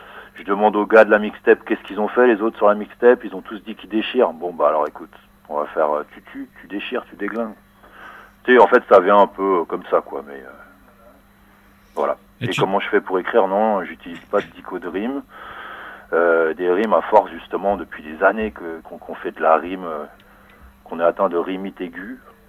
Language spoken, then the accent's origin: French; Paris, Île-de-France, France; now in Montreuil, France; Je viens de Paris, maintenant j'habite à Montreuil